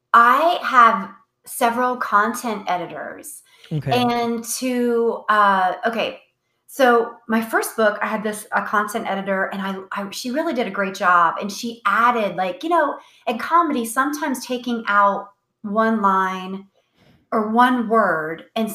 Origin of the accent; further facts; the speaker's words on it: Ohio, United States; Like, growing up in Ohio, this is a true story.